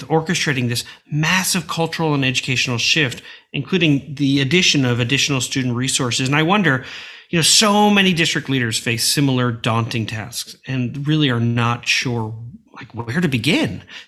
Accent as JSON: {"language": "English", "town": "Long Island", "region": "New York", "country": "United States", "said": "I'm from Long Island, South Shore. But, you know, I've spent so much time in my youth going to Uniondale to Islanders games, Arrows games, concerts, I think the Big Apple Circus at one point."}